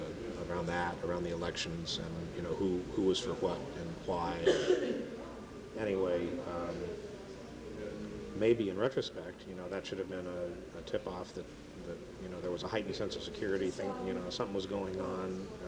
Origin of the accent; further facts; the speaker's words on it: Palm Springs, California, United States; And Mr. Tan knew that I was from Palm Springs.